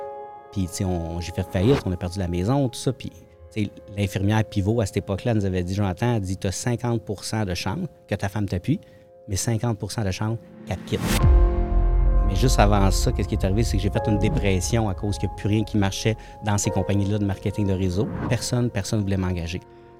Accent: Granby, Quebec, Canada; Moi, je suis un gars, je viens de la région de Granby, à la base.

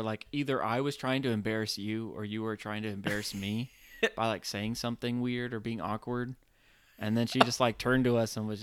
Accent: Florida, United States; I mean, because we're from Florida, so seasons didn't exist to us.

